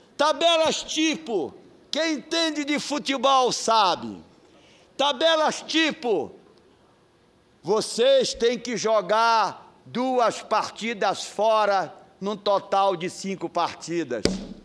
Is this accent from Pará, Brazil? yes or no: yes; Pará, Brazil; a juventude sadia deste país e do meu estado. Precisamos, no estado do Pará, paraense